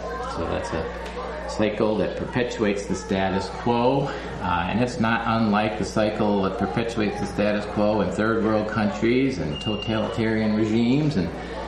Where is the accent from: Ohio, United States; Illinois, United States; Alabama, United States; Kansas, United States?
Illinois, United States; Chicago; moved away as an adult; now in Decorah, United States; I was born and raised in Chicago and did most of my work in low-income grassroots communities in Chicago for 20 years, and then 6 years ago, my family moved to rural Iowa, to Decorah, Iowa.